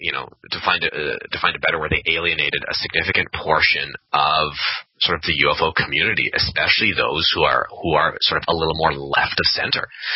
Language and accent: English; Canada; I'm Canadian. So, you know, the whole population of Canada leans slightly left of center